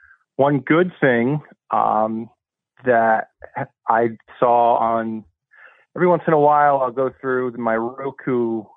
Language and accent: English; Philadelphia, Pennsylvania, United States; moved away as an adult; I'm from Philly originally, and you know, obviously, I've been out here like almost 10 years now